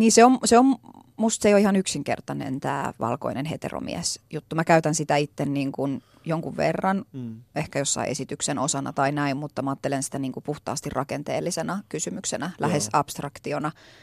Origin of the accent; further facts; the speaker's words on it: Kuusankoski, Kymenlaakso, Finland; born there; first language Finnish; mä oon syntynyt Kuusankoskella. Mm. Mun ainut äidinkieli on suomi tavallaan.